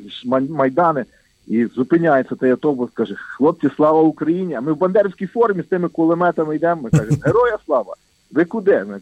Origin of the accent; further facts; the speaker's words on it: Lviv, Lviv Oblast, Ukraine; also born or lived in Stavchany; Народився я біля Львова, є таке невеличке село Ставчани. Виріс фактично у Львові, ще там закінчив школу.